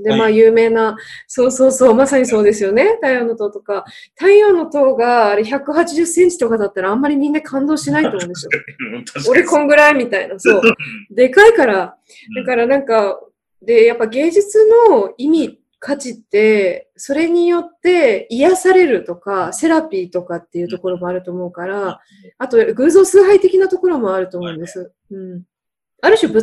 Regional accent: Nagasaki, Japan; いつまでも愛と平和を言い続けてる人間なんですけどね、長崎出身だからね

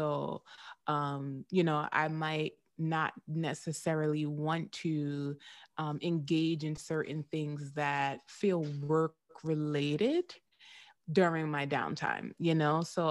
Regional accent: Queens, New York, United States; So NYU is located in Manhattan, of course, but I grew up in Queens, and I grew up in an area that is significantly different from Manhattan.

